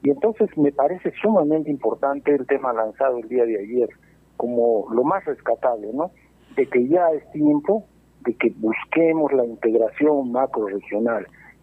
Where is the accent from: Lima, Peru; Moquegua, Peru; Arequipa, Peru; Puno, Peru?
Moquegua, Peru; como peruanos de esta región tan importante.